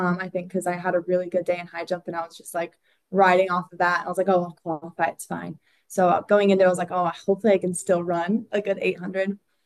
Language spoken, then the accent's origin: English; Wisconsin, United States; Yeah, so in 2020, my parents moved here from Wisconsin. So I grew up in Wisconsin.